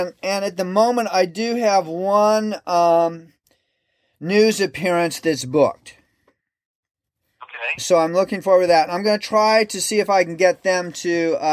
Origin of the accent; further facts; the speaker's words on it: Indiana, United States; I mean, I'm from Indiana originally.